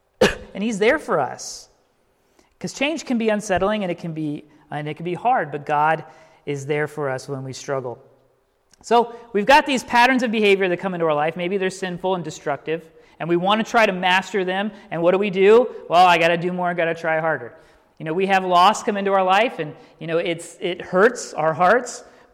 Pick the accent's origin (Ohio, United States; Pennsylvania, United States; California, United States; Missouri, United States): Ohio, United States; Dayton; I grew up in Dayton, and so once a month we would make the trek from Dayton all the way to South Bend